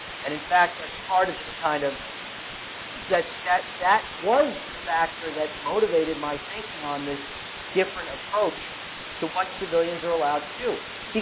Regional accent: Houston, Texas, United States; Look, I come from Houston. I drive to the airport.

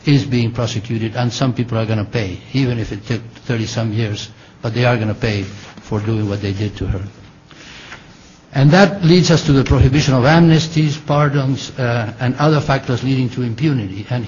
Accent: Mar del Plata, Buenos Aires Province, Argentina; happened to a young girl in my hometown of Mar del Plata, Argentina

